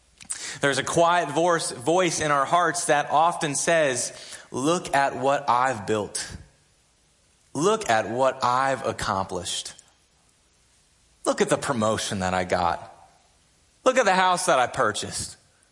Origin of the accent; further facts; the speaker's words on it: New England, United States; I grew up in New England. And in New England, it's not like growing up in Texas, right?